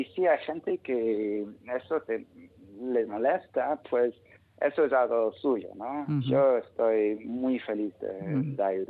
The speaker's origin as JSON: {"language": "Spanish", "region": "London", "country": "United Kingdom", "tie": "born or raised there", "second_language": "Spanish", "moved": "as an adult", "lives_now": "Spain", "said": "yo me he escapado del Reino Unido y nunca quiero volver"}